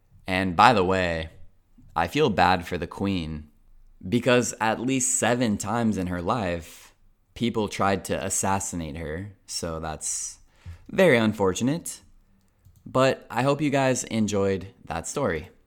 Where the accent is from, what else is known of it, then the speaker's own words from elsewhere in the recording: United States; As you guys know, I'm American, so I have flown from the United States to Europe many times, and that's a very long flight.